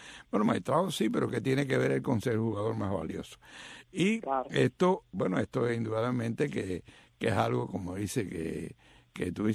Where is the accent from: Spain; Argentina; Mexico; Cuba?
Cuba; como buenos cubanos